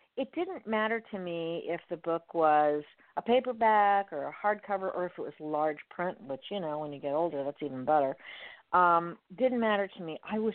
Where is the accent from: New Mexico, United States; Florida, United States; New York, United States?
Florida, United States; Miami; I grew up in Miami. Now I'm over here on the west coast of Florida.